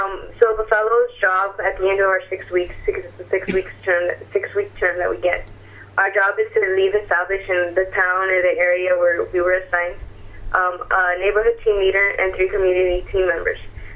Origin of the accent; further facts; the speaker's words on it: Florida, United States; I'm not even originally from Texas. I'm from Florida, but I came over for the summer to help with Battleground.